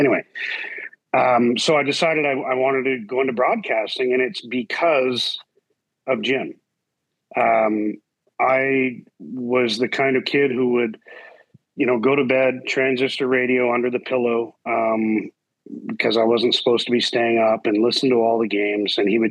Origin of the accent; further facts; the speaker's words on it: Vancouver, British Columbia, Canada; there was a brief period, it lasted about 7 minutes, where I wanted to play for the Canucks when I was growing up in Kerrisdale, playing for Honest Nats at Kerrisdale Arena.